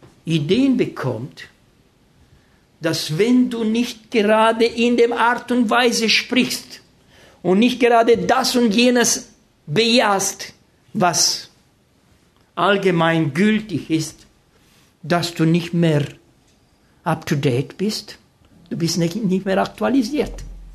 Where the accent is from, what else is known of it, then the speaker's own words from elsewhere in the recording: Romania; now in Germany; Ich war in einer Universität in den USA und ich sagte, wir kommen aus Deutschland, aber ursprünglich stammen wir aus Rumänien.